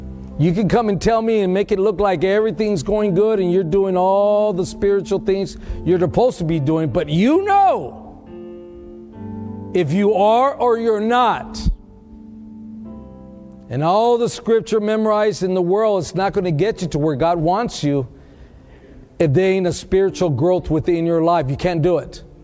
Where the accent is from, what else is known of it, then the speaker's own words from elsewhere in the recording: Texas, United States; now in Milwaukee, United States; still be in Texas right now if it wasn't for you messing up over here in Milwaukee. I had to leave my hometown.